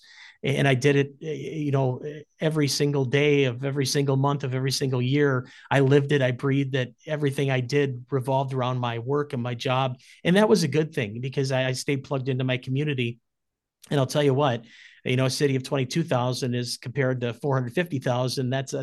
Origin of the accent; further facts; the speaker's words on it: Hastings, United States; I was born and raised in Hastings and grew up there. I was a Raider myself and came through all the programs.